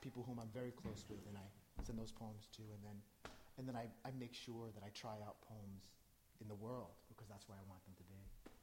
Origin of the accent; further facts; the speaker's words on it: United States; I'm an immigrant's son. I'm the son of two immigrants, and I'm an American.